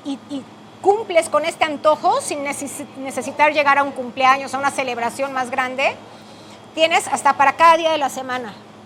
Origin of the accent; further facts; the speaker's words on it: Texcoco, State of Mexico, Mexico; Yo me crié en Texcoco